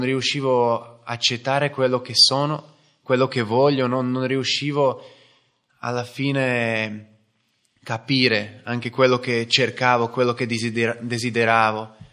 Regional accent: Slovakia; Italian is a second language; moved away; le persone che presentavano la comunità nella mia terra, in Slovacchia, da dove vengo

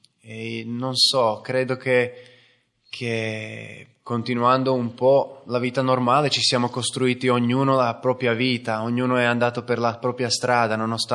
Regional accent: Slovakia; Italian is a second language; moved away; le persone che presentavano la comunità nella mia terra, in Slovacchia, da dove vengo

